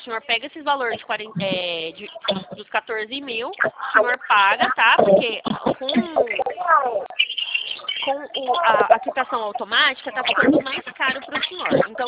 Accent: Sumaré, São Paulo, Brazil; Eu sou de Sumaré.

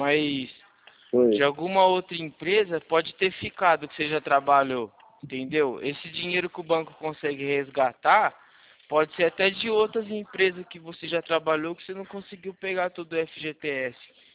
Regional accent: São Carlos, São Paulo, Brazil; Eu sou daqui de São Carlos.

